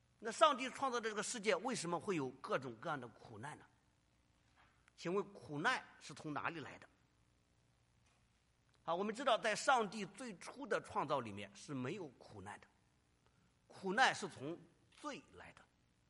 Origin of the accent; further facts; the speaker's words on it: China; now in United States; 我们很多年前或者最近从中国来到美国一样， 我们从中国来到美国，我们可能在这里娶妻生子。